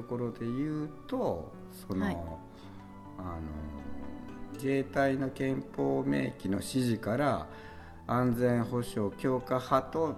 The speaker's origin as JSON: {"language": "Japanese", "region": "Okayama", "country": "Japan", "tie": "born or raised there", "said": "でもこれすごい有名な話なのね、この地元岡山の中では。"}